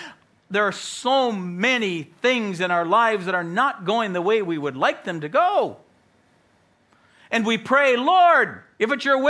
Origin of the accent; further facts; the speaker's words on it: United States; I told them, I'm an American. Americans don't have accents.